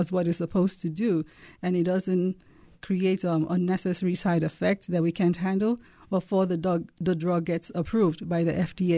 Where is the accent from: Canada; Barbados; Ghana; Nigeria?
Nigeria; now in United States; So originally I'm from Nigeria, and I went to school in Nigeria, and I migrated to the U.S. in 1999.